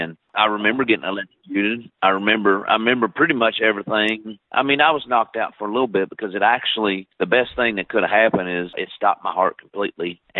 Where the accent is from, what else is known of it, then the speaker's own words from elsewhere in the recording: Owensboro, Kentucky, United States; I'm from Owensboro, Kentucky, born and raised here.